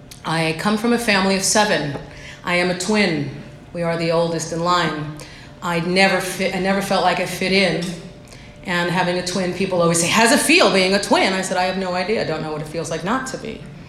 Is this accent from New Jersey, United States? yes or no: yes; New Jersey, United States; I actually lived in the city, but I'm not from there. So the truth is, I go to the truth. I am from New Jersey, and I am 5'3".